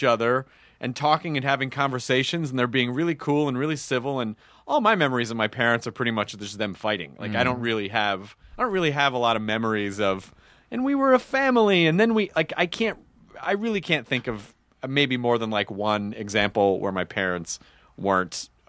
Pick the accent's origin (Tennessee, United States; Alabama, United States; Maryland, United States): Tennessee, United States; Memphis; also born or lived in Louisville; That's where I was born. Yeah. And that's where, you know, we moved away when I was really, really young, and I grew up in Memphis.